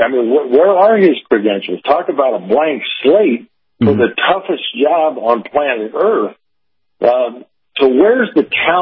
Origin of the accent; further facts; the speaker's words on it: Colorado, United States; There's lots of evidence right here in my hometown, the next door hometown, Denver.